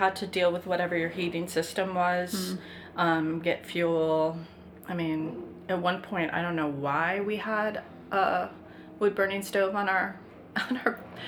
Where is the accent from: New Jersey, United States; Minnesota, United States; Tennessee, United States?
Minnesota, United States; I'm from Minnesota.